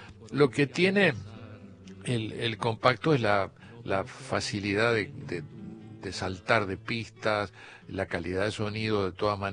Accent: Montevideo, Uruguay; born there; Yo nací en el Hospital Militar de Montevideo.

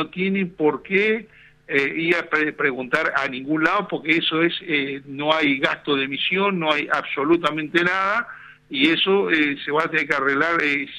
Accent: Argentina; nosotros somos los argentinos

